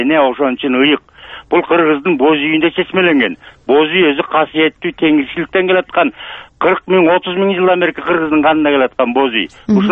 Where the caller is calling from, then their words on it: Issyk-Kul Region, Kyrgyzstan; Мен Көлдөн